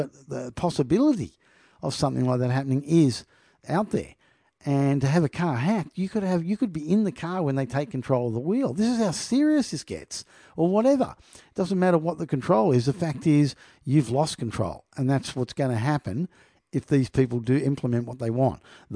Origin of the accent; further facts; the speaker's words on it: New South Wales, Australia; where I'm from the Northern Beaches